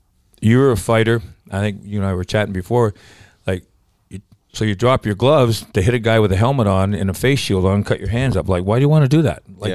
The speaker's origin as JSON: {"language": "English", "country": "Canada", "said": "I'm from Canada."}